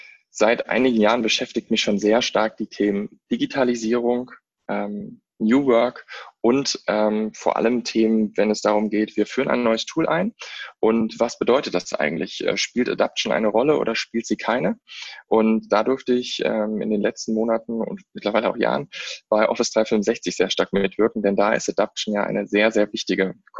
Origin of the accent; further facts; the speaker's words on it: Rhineland, Germany; denn ich komme aus dem Rheinland, ich bin da groß geworden